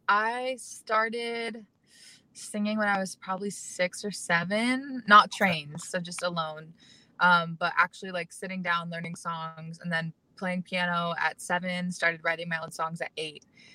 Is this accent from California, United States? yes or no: yes; San Rafael, California, United States; I am from San Rafael. It's a small town about 20 minutes north of San Francisco proper. So the Bay Area.